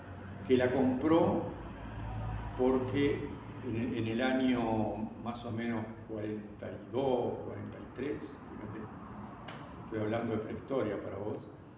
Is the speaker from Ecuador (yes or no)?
no; Montevideo, Uruguay; born there; donde yo nací, ¿Y cuál fue? Bellavista, el barrio Bellavista en el Reducto, que era la vieja estación de trenes Bellavista.